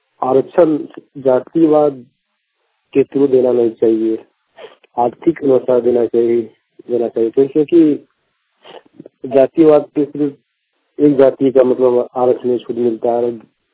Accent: Dhawatand, Jharkhand, India; ग्राम धावाटान, post पशुबनी, प्रखंड नवाडी, जिला बोकारो, झारखंड का निवासी हूँ।

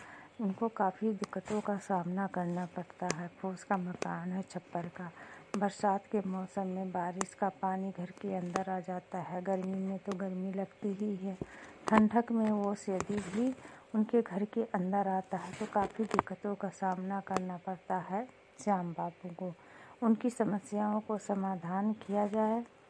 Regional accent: Bahraich, Uttar Pradesh, India; मैं विकास खंड विशेषरगंज से हूँ, ग्राम पंचायत लखारामपुर, गांव लखारामपुर से।

